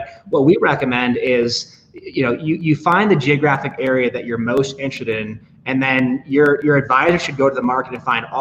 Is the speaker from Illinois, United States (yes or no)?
no; Michigan, United States; Yeah, so I grew up in Michigan, and I took a little bit of an unusual career path.